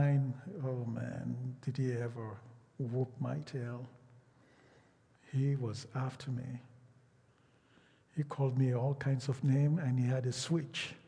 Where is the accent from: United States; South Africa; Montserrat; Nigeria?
Nigeria; Lagos; born there; first language Yoruba; English is a second language; also born or lived in Midwest Region; I was born in a city called Lagos, and my first language was the Yoruba language. I spoke primarily Yoruba. That's the language that Rabbi Boku and the rest of them speak. Very little English. And we moved to what was then called Midwest.